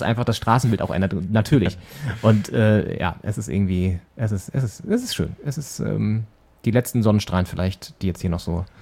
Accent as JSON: {"language": "German", "town": "Flensburg", "region": "Schleswig-Holstein", "country": "Germany", "said": "Der hier in Berlin Pfannkuchen heißt, bei uns in Flensburg eigentlich."}